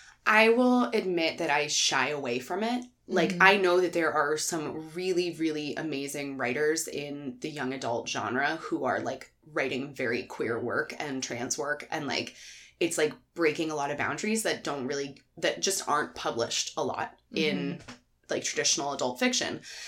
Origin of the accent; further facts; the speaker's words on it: Delaware, United States; It's set in Delaware, and I'm from Delaware, so I loved that.